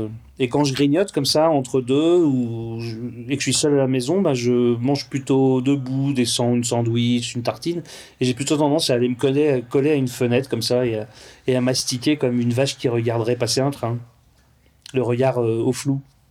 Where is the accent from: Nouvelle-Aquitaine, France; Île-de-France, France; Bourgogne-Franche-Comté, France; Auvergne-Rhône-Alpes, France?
Île-de-France, France; Paris; Quand j'étais enfant, non, j'étais à Paris, dans le 14e arrondissement, rue du Moulin Vert.